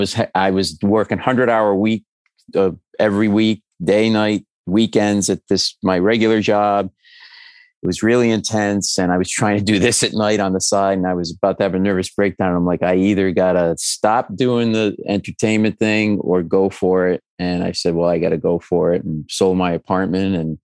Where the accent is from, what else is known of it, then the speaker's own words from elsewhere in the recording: Rhode Island, United States; I grew up in Rhode Island in New England, and we used to do that with my mom's Oldsmobile Cutlass